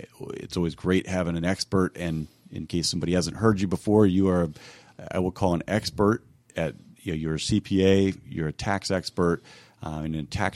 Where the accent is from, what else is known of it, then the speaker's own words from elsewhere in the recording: Missouri, United States; also born or lived in Girard, Kansas; So I grew up in a few different places, but down in Southwest Missouri and over in Kansas. So Girard, Kansas, is where I lived until I was about 6 years old.